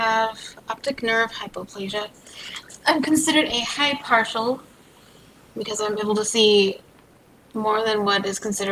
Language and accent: English; California, United States; now in Dallas, United States; Well, as she said, I'm here in Dallas. I'm originally from California.